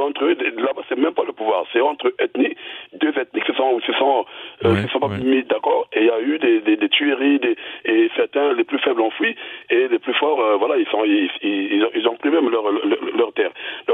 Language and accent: French; Brazzaville, Republic of the Congo; chez moi à Brazzaville, moi je suis du Congo Brazzaville, voilà.